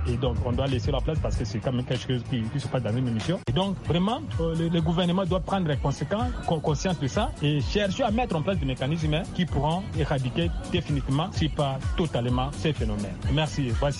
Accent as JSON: {"language": "French", "country": "DR Congo", "said": "chez nous au Congo"}